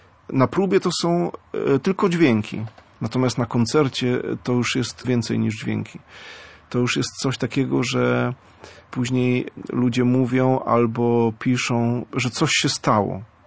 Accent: Wejherowo, Pomeranian Voivodeship, Poland; born there; Urodziłem się w Wejherowie. Wejherowo jest w ogóle bardzo urokliwym miastem. Bardzo lubię tam wracać. Moi rodzice nadal tam mieszkają.

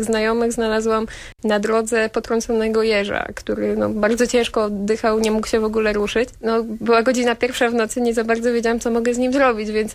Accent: Skórcz, Pomeranian Voivodeship, Poland; I pochodzę ze Skurcza, więc wychowałam się w okolicach Borów Tucholskich i ta natura, ta przyroda w sumie towarzyszyła mi na co dzień

